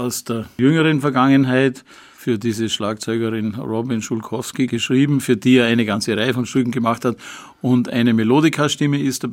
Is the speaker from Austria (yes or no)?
yes; Upper Austria, Austria; Ich komme aus Oberösterreich, aus dem oberen Innviertel. Und das hat mich als Kind geprägt. Das ist eine Gegend, die also zu 99, so und so viel Prozent also rein katholisch ist und immer war.